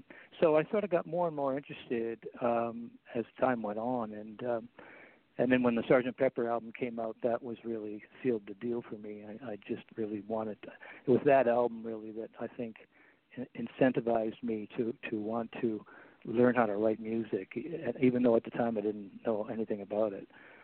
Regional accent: Toronto, Ontario, Canada; Well, I was born and raised in Toronto. I've lived here all my life.

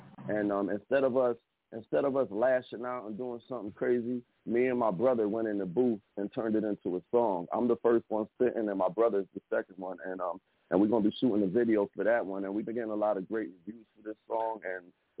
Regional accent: Somerville, New Jersey, United States; I'm from Somerville, New Jersey.

